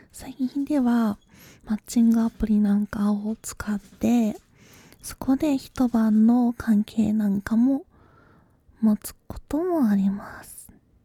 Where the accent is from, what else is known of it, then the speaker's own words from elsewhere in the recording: Aichi, Japan; also born or lived in Kanto; 現在は愛知県に住んでいます。少し前までは関東に住んでました。関東の暮らしに疲れてしまって地元である愛知に帰ってきました。